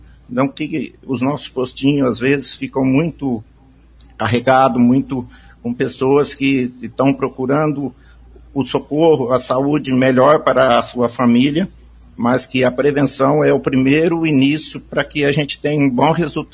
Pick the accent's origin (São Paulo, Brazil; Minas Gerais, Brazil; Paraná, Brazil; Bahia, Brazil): Paraná, Brazil; Maringá; born there; a gente é filho de pioneiros, nasci em Maringá, sou da comunidade Guerra, sou um produtor rural.